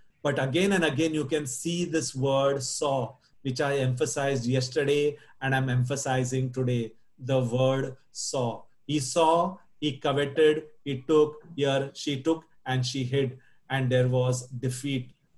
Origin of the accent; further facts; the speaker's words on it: Kalina, Maharashtra, India; I was born and brought up in Kalina.